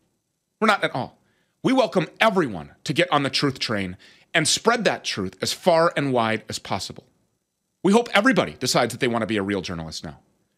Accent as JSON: {"language": "English", "region": "Minnesota", "country": "United States", "tie": "born or raised there", "said": "all of the hemp is sourced right here in my home state of Minnesota."}